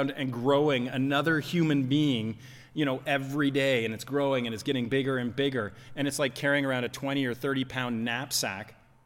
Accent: Canada; And I mentioned being Canadian earlier, where we say sorry all the time.

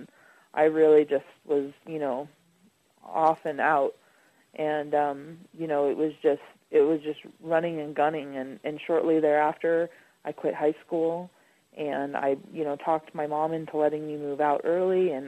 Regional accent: Las Vegas, Nevada, United States; And, you know, I grew up in Las Vegas, Nevada

